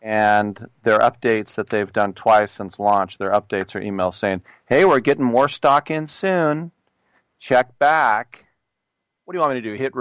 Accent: California, United States; I know, I'm from California

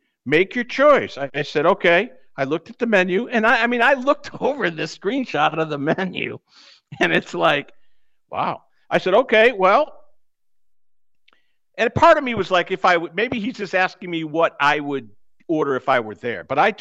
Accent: New England, United States; I got what we used to get back at this other restaurant we grew up with in New England

